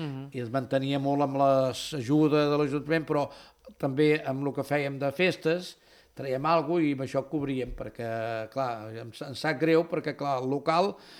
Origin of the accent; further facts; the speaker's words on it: Sant Pol de Mar, Catalonia, Spain; jo sóc de Sant Pol, però de tota la vida que hi som